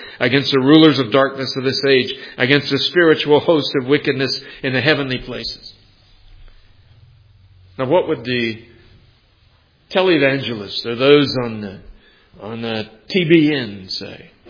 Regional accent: San Antonio, Texas, United States; born or raised there

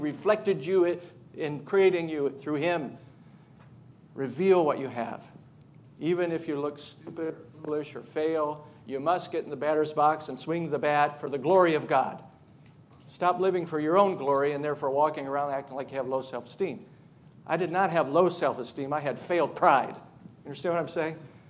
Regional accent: Charleston, United States; I'm from Charleston.

